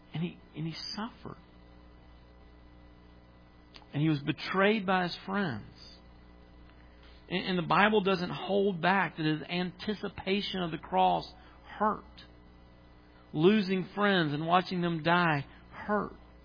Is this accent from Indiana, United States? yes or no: no; Tennessee, United States; I grew up in Tennessee.